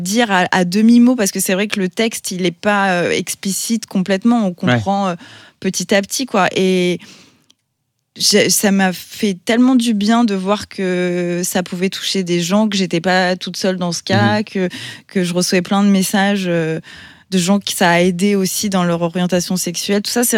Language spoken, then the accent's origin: French; Paris, Île-de-France, France; Moi, j'ai grandi à Paris. C'est une ville qu'on adore, qu'on déteste.